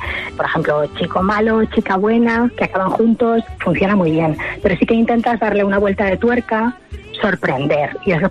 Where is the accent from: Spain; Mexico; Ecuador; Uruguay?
Spain; Guadalajara, Castilla-La Mancha; now in Madrid, Spain; Sí que te digo que soy muy de Guadalajara. Mis padres siguen viviendo en Guadalajara, yo ahora mismo vivo en Madrid y la verdad es que voy casi todos los fines de semana. Sí, además yo siempre recuerdo mi infancia en Guadalajara como algo muy especial.